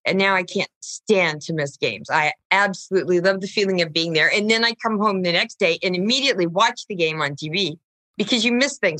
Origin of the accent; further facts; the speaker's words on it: San Diego, California, United States; I have always been a Charger fan because I grew up in San Diego